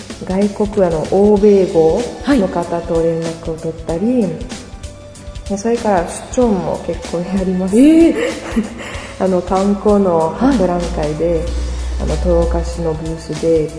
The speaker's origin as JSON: {"language": "Japanese", "town": "Montpellier", "region": "Occitania", "country": "France", "second_language": "Japanese", "said": "私は南フランスの出身なんですけど、はい、ちょっと田舎の方ですね。モンペリエっていう街なんですけど、はい、まあ、その街は結構人口が多いですけど、まあ、28万人なんですけど、"}